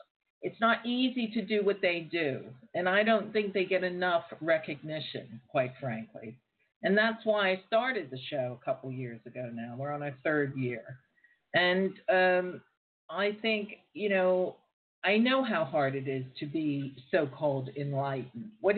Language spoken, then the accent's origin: English; United States; now in London, United Kingdom; Being an American myself, I'm very proud to be an American. I'm not so sure about the politics these days, but I'll always be proud to be an American. And I live in London